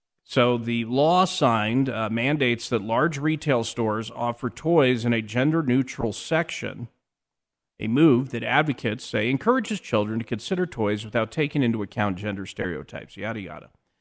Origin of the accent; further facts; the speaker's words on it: Wyoming, United States; I grew up in Wyoming.